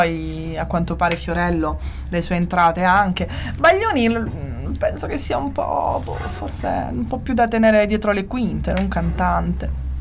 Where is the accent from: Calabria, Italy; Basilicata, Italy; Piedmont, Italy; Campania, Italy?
Calabria, Italy; Cropani; Salvatore Mirabelli, dovete sapere che è un uomo del mio paese, di Cropani, da cui è partita la mia passione per la radio.